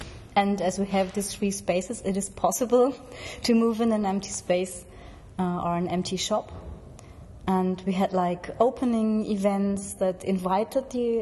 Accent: Stuttgart, Baden-Württemberg, Germany; now in Leipzig, Germany; I come from South Germany, from the west. And my colleague, she comes from West Germany, from the north. She comes from Bremen and I come from Stuttgart. But I moved there in 94. So I'm nearly a real Leipziger now.

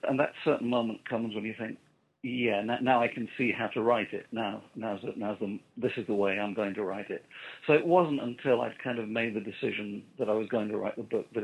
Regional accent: Sheffield, Yorkshire and the Humber, United Kingdom; born there; You know, I was born in Sheffield, and Sheffield's adjacent to the Peak District, which is supposedly prime walking country.

